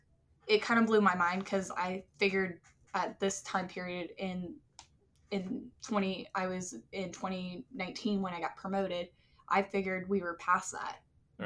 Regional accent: Florida, United States; born there; I was born here in Palm Beach County.

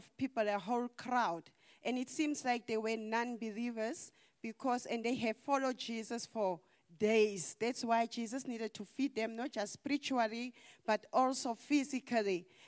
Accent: Namibia; from Namibia.

